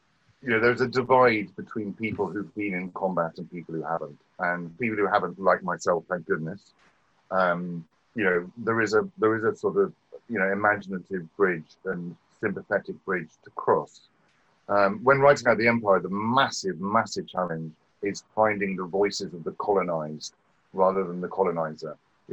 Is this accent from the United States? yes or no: no; England, United Kingdom; Well, I grew up in England in the 1970s, and the Second World War was somehow everywhere.